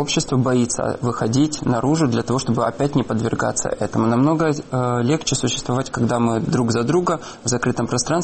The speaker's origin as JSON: {"language": "Russian", "country": "Russia", "tie": "born or raised there", "said": "И я все детство провел тоже в России, потому что там все родственники, и там вся моя ромская община."}